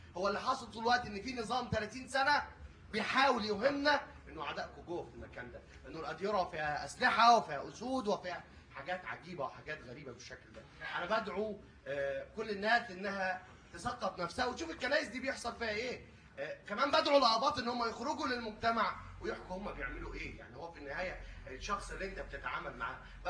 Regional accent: Egypt; ده تكوين شخصيتي، ده تكويني انا كمصري، انا افرق عن كل الدول اللي حواليا ان انا عندي حضاره 7000 سنه

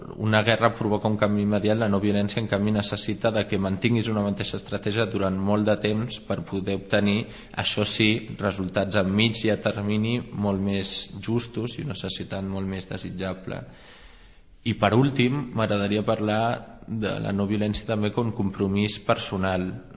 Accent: Catalonia, Spain; jo crec que com a catalans ens hem de sentir orgullosos

